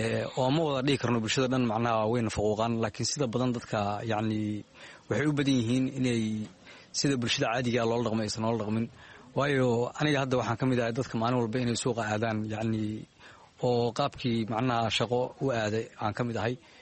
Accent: Mogadishu, Banaadir, Somalia

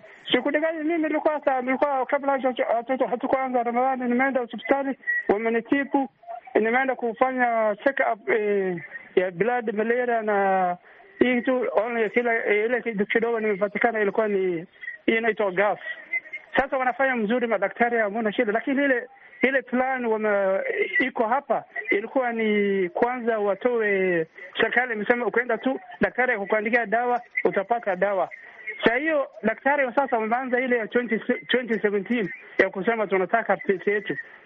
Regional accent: Garissa, Garissa County, Kenya; mimi nimetoka kutoka Garissa, Kenya.

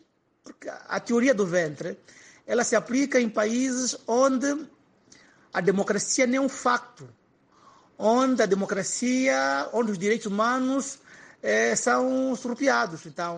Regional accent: Gabela, Cuanza Sul, Angola; que está na minha terra, na Gabela

